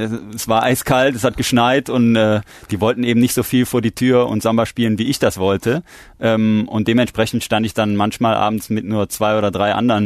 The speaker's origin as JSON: {"language": "German", "town": "Cologne", "region": "North Rhine-Westphalia", "country": "Germany", "tie": "born or raised there", "said": "Also ich bin in Köln aufgewachsen"}